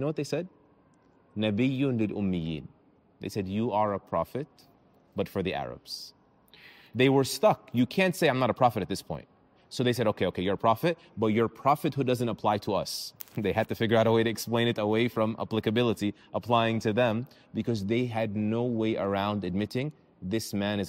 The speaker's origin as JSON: {"language": "English", "town": "Brooklyn", "region": "New York", "country": "United States", "tie": "born or raised there", "said": "I was raised in Borough Park. Borough Park is a place in Brooklyn, New York called Little Tel Aviv."}